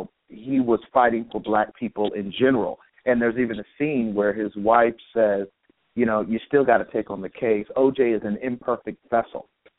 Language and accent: English; Plano, Texas, United States; You know, I started in Dallas. As I said, I grew up in Plano.